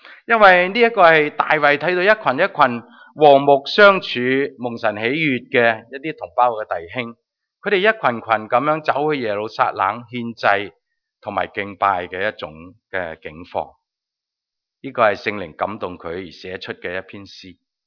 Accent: China; 这些字都是我们中国人好喜爱的。

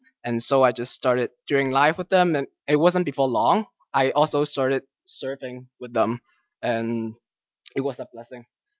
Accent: China; accent: Chinese; English is a second language; Some of you might be able to tell by my accent that I'm Chinese. Yeah, that's why you probably can't understand my English. But that's okay. I'll be probably speaking in the Cantonese service later.

